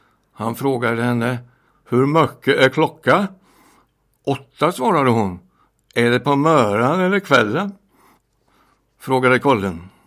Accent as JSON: {"language": "Swedish", "town": "Helsingborg", "region": "Skåne", "country": "Sweden", "tie": "born there", "said": "Jag föddes i Helsingborg 2 år innan andra världskriget började. Och då är det ju lätt att räkna ut hur gammal jag är."}